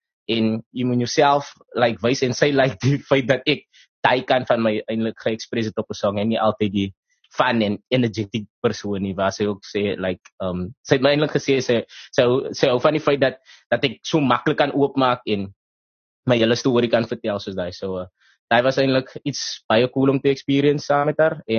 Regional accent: Port Elizabeth, Eastern Cape, South Africa; ons is van PE

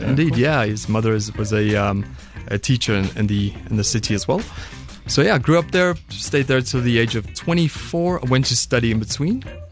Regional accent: Polokwane, Limpopo, South Africa; first language af; English is a second language; Yeah, so I grew up in Polokwane. I was there from the age of 3. So I went to primary school there.

